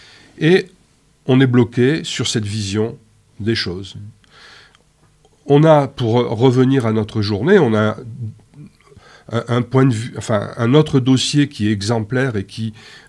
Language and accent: French; France; en tant que Français, en tant qu'Européens